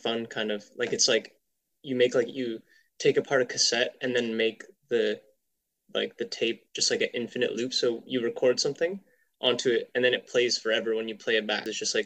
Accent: Vancouver, British Columbia, Canada; because I'm from Vancouver and my family and bunch of my friends lived there

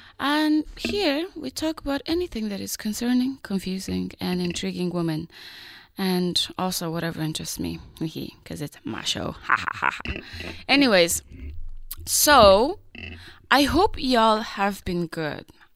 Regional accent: Vancouver, British Columbia, Canada; I'm from Vancouver. The rain doesn't touch me.

